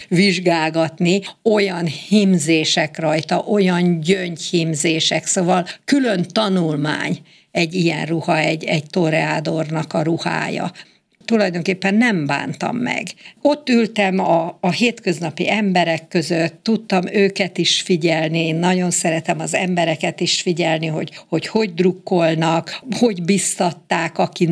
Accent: Hungary; Kikértem magamnak, hogy én magyar vagyok, minden.

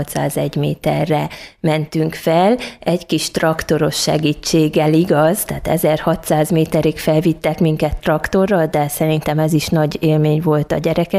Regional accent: Csíkszentkirály, Harghita, Romania; now in Kiskunhalas, Hungary; milyen szépen élnek még ma is a székelyek. És az, hogy az én szülőfalumban voltunk, és együtt látni a Csíkszentkirály

